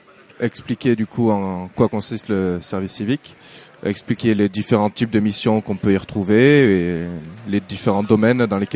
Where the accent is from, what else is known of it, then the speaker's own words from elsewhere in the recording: Villefranche-de-Rouergue, Occitanie, France; Je suis de Villefranche de Rouergue.